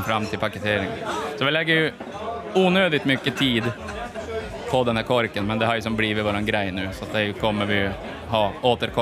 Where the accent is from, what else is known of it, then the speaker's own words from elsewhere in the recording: Piteå, Norrbotten County, Sweden; bara nu för att vi är från Piteå kanske många tänker att det ska ha med Norrbotten att göra.